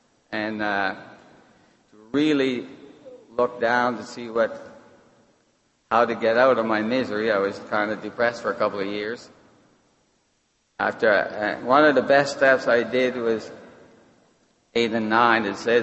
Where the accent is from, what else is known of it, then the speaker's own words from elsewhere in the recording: Canada; now in Pennsylvania, United States; I'm from Canada, in Pennsylvania.